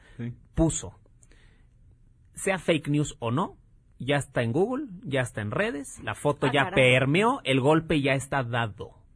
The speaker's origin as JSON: {"language": "Spanish", "town": "Monterrey", "region": "Nuevo León", "country": "Mexico", "said": "yo soy de Monterrey"}